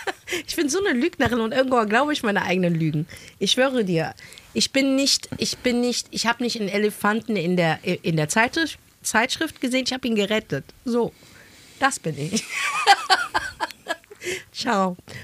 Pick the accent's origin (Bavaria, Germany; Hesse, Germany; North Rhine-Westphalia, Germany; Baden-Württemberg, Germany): Hesse, Germany; accent: Hessian; Ich habe halt einen hessischen Akzent.